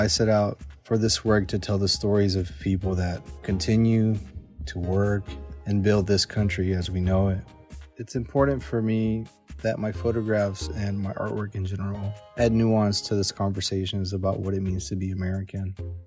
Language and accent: English; Guanajuato, Mexico; moved away; I'm originally from Guanajuato, Mexico, and I've spent here the majority of my life.